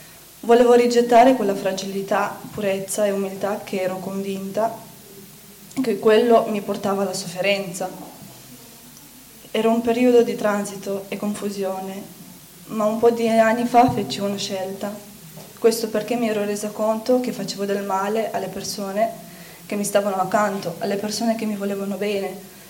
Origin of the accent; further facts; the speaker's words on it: Romania; ho 24 anni, come ha detto prima ci siamo sposati da poco, sono rumena, provengo da una famiglia povera